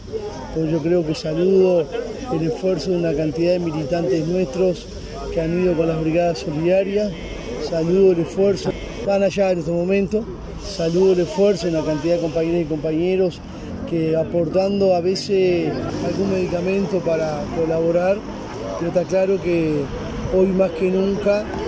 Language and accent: Spanish; Uruguay; como uruguayos que somos